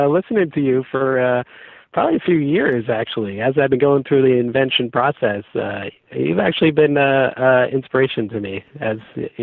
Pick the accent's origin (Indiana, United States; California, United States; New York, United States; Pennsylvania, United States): New York, United States; now in Baltimore, United States; So I'm from New York. My wife and I were living in Riverdale, New York, which is in the Bronx.